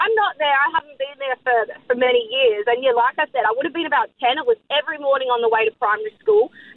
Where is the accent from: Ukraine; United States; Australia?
Australia; Kalgoorlie, Western Australia; So I grew up in Kalgoorlie